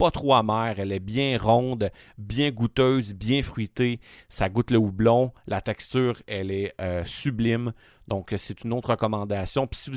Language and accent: French; Rouyn-Noranda, Quebec, Canada; On retourne à Rouyn-Noranda, ma ville natale